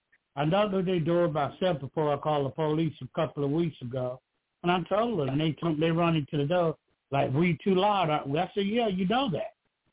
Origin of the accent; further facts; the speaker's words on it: Georgia, United States; from Georgia.